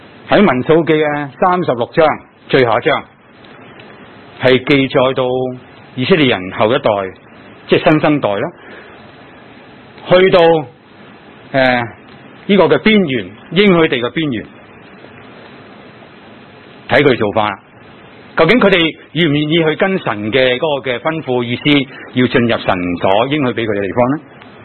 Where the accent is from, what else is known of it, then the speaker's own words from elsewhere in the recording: Hong Kong; 我们有幸成为香港人